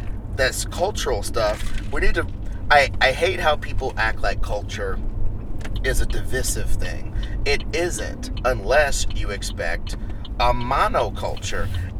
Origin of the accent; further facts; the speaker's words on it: Missouri, United States; Me, at my culture, the way that I was raised in Missouri